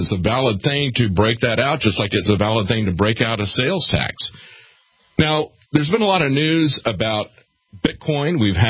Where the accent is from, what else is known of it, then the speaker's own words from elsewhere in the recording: Florida, United States; I grew up in the Deep South. I grew up in Florida. There was only one political party there, the Democrats.